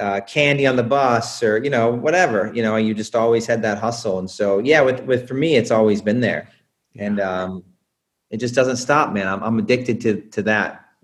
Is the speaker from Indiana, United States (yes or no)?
yes; Indianapolis, Indiana, United States; Yeah, you know, I'm from Indiana, the south side of Indianapolis, you know, just a normal family